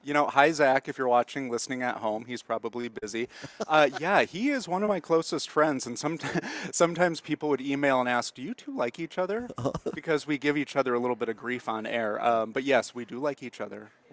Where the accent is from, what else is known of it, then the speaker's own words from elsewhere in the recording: Minnesota, United States; also born or lived in South Dakota; And I'm from Minnesota, and I spent a lot of time in South Dakota. So coming here, it does feel like home